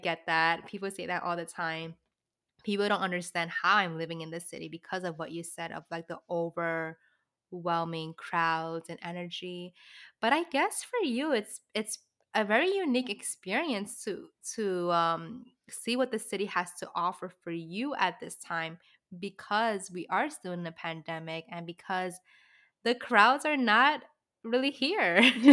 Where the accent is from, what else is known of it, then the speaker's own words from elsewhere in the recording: New York, United States; I have so much love and pride for being a New Yorker